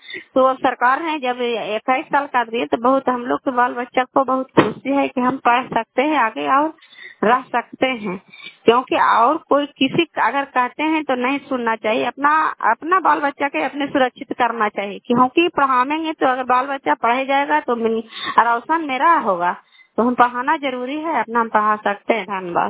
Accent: Kalyanpur, Bihar, India; घर कल्याणपुर वाली बिलसी पंचायत प्रखंड चंदे जिला ललंदा का निवासी हूँ।

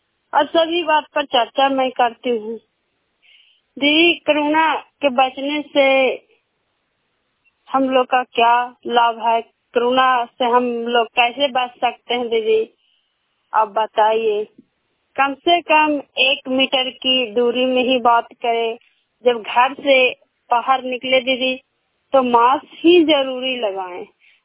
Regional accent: Sakri, Bihar, India; सकरी पंचायत से बोलती हूँ, जिला ललंदा के रहने वाली हूँ

